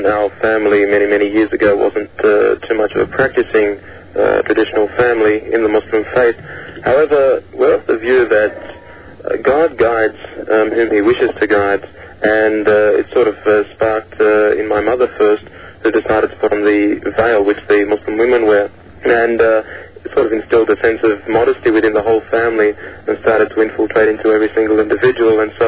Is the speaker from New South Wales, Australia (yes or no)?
yes; Sydney, New South Wales, Australia; Went to school here in southwestern Sydney and completed a bachelor's degree in business here.